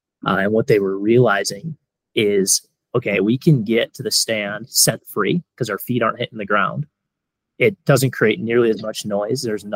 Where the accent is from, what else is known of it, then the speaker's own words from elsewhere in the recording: Wisconsin, United States; I have a stand in Wisconsin, which is where I grew up in Wisconsin, hunting whitetails.